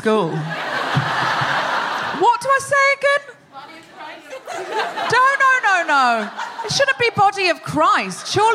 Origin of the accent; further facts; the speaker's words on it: Australia; But you're English and I'm Australian.